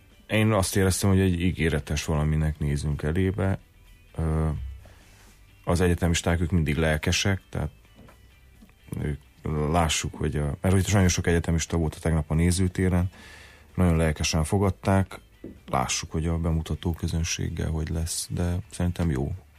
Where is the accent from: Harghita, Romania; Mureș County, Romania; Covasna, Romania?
Covasna, Romania; Sfântu Gheorghe; én ott tanultam meg románul, elég jól, Székelyföldön, 8 emeletes tömbházban